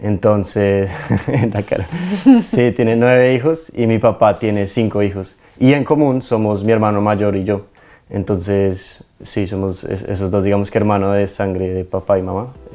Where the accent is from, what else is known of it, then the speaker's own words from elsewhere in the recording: Bogotá, Colombia; born there; tengo 23 años. Yo nací en Bogotá, Colombia, en el año 99.